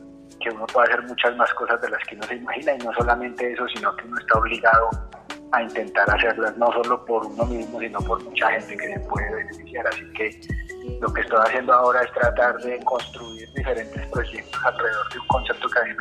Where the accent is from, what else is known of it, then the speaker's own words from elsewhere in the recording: Manizales, Caldas, Colombia; now in Medellín, Colombia; Soy de Manizales, pero vivo en Medellín y mucho tiempo por fuera de Colombia